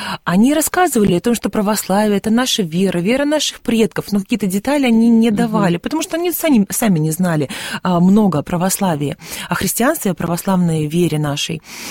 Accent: Russia; born there

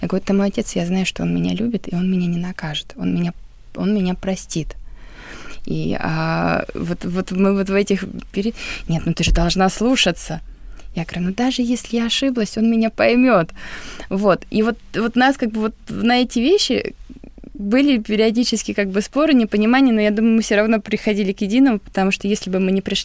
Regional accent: Novouralsk, Sverdlovsk Oblast, Russia; Я сама с Урала. И жила в небольшом городке. Тогда назывался Свердловск 44. Сейчас это Новоуральск. Город из закрытых систем.

